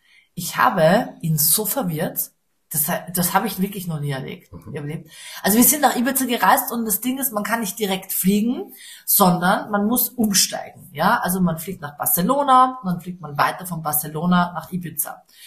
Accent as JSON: {"language": "German", "region": "Vienna", "country": "Austria", "said": "Ich bin ja Wienerin, wie ihr wisst. Ich bin ja wirklich waschechte Wienerin."}